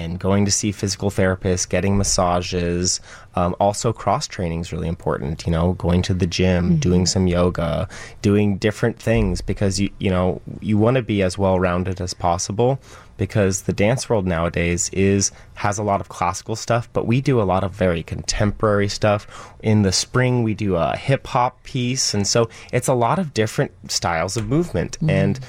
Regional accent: San Francisco, California, United States; I'm from San Francisco.

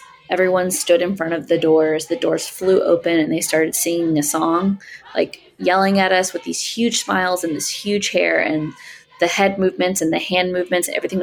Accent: Alabama, United States; So I am from Alabama and went to University of Alabama from 2010 to 2014.

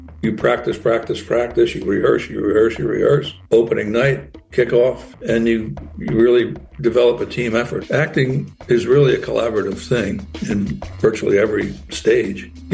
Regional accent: Philadelphia, Pennsylvania, United States; Well, I grew up in Fishtown, which is just adjacent to Kensington. It's the lower part of Kensington.

